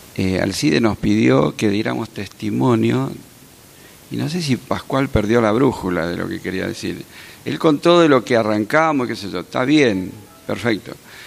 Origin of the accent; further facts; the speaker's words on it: Mendoza, Argentina; born there; yo nací de casualidad en Mendoza. Mi papá era cordobés. Así que bueno, en esas escapadas a Mendoza, bueno, conoció a mi mamá y nací yo. Así que hay algo que me tira acá en Mendoza, la verdad.